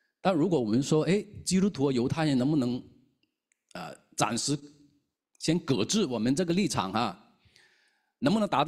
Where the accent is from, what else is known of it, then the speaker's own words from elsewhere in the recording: China; 这些事情把我们中国人都割裂成两个阵营了哈